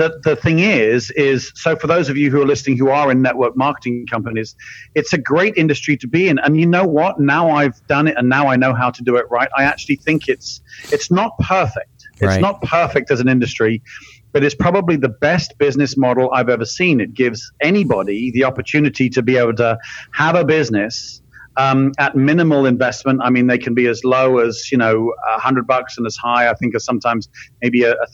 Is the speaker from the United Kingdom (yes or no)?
yes; Cambridge, East of England, United Kingdom; also born or lived in London; England, I'm from a place called Cambridge, which I'm sure many of you have heard of. I'm kind of, I was born in London, moved to the Cambridge area, or I was moved there when I was like 6 months old